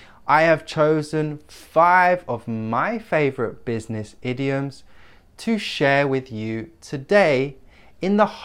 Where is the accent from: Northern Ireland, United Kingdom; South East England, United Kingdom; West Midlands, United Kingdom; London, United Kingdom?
London, United Kingdom; I am from London, England.